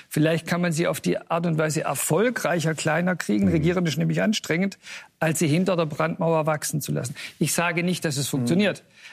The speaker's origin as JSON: {"language": "German", "region": "East Germany", "country": "Germany", "said": "die Traumregierung, die ich mir wünsche als Ostdeutscher."}